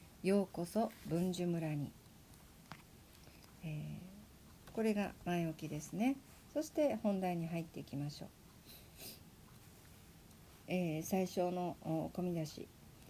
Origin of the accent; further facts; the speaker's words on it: Kyoto, Japan; born there; 28歳の6月のことでした。僕は1986年に京都で生まれました。